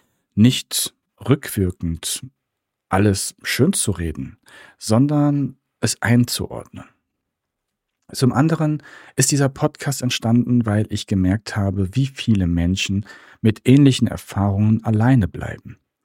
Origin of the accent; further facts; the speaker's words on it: Düsseldorf, North Rhine-Westphalia, Germany; born there; now in Fulda, Germany; Ich bin gebürtiger Düsseldorfer und lebe momentan oder seit einigen Jahren in Fulda.